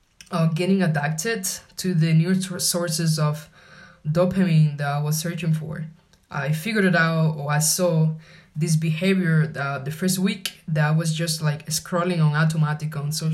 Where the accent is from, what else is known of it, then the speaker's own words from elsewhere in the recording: Dominican Republic; English is a second language; now in Paris, France; I'm from the Dominican Republic and I'm 27 years old. I am a student of the American University of Paris and doing a double major in marketing and psychology. I am currently quarantined in Paris.